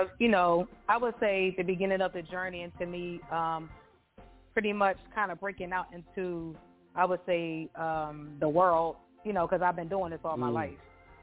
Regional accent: New Jersey, United States; now in Baltimore, United States; because I'm originally from Jersey. I'm not a original Baltimorean.

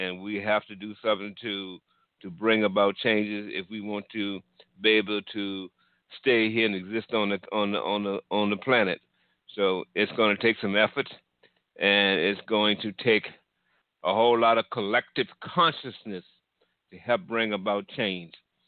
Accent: East Coast, United States; now in Phoenix, United States; I grew up on the East Coast, and I've been out here in the Phoenix area for about 4 years.

